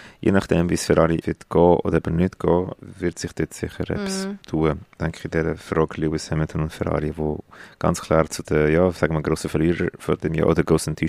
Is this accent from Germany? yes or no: no; Brazil; Local, also wir sind als Brasilianer, würde ich eben Portimão sagen